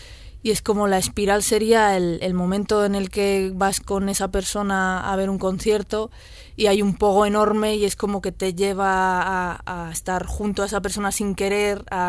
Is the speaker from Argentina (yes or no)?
yes; Argentina; also born or lived in Madrid, Spain; now in Barakaldo, Spain; como soy de Argentina, pero también de Madrid y ahora vivo en Baracaldo, pues es como que nunca al final pertenezco a ningún sitio